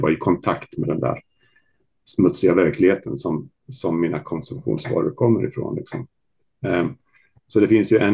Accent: Västmanland County, Sweden; jag är uppväxt i Västmanland där det är ett, så att säga, ett lantbruket mer liknar Belgien än vad det gör i Jämtland

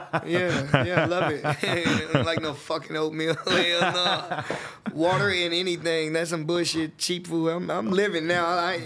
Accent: Los Angeles, California, United States; born there; I was born in Los Angeles, Kaiser Permanente.

